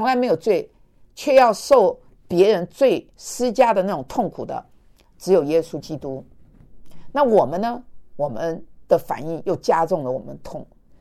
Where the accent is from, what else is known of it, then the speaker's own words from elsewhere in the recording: Taiwan; born there; 台是因为我在台湾出生